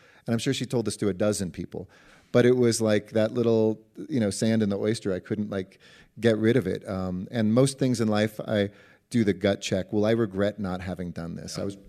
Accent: Los Angeles, California, United States; You know, I grew up obviously in Los Angeles in solidly middle class family.

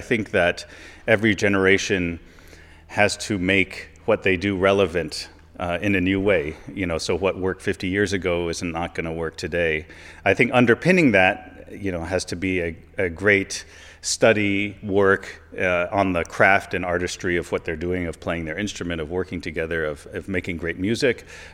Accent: Nashville, Tennessee, United States; Well, I grew up in Nashville, Tennessee.

